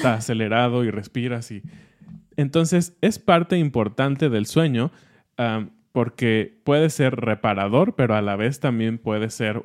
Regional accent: Mexico City, Mexico; estamos como programados como chilangos a tenerle miedo a los temblores.

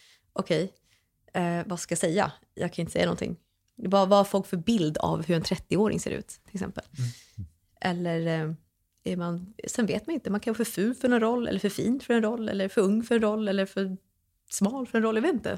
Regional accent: Sweden; jag hade en bild av mig själv när jag växte upp här i Sverige.

